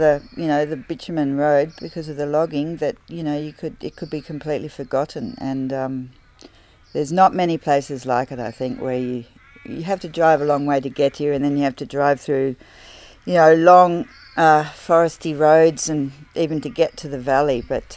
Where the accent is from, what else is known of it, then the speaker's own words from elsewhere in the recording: Tasmania, Australia; I'm from Tasmania originally